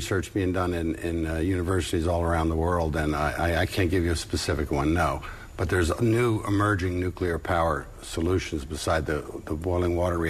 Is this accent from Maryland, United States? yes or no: yes; Maryland, United States; also born or lived in Pennsylvania / Virginia; And I think about where I grew up in Maryland, Pennsylvania, and Virginia.